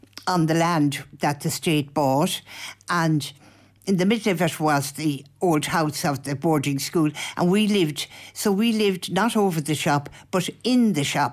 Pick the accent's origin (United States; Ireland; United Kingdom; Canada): Ireland; Athlone, Leinster; born there; Yeah, and therefore I was born in Athlone.